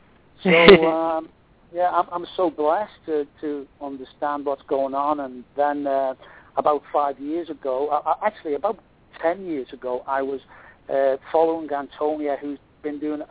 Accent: Liverpool, North West England, United Kingdom; moved away as an adult; now in Toronto, Canada; I came from Liverpool to Toronto in 1988.

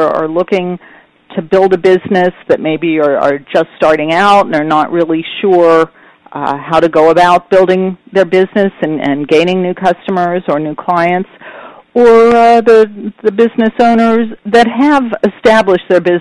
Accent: Pennsylvania, United States; now in New York City, United States; I grew up in Pennsylvania, and I moved to New York City to dance when I was a teenager.

